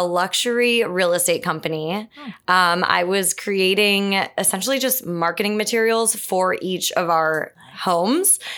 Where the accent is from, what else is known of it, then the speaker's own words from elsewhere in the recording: New York, United States; Both of my parents grew up in my hometown south of Buffalo and lived there essentially their whole lives.